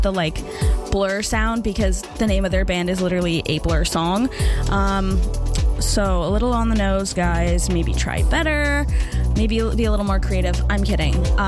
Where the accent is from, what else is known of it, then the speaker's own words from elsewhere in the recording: Canada; as a Canadian.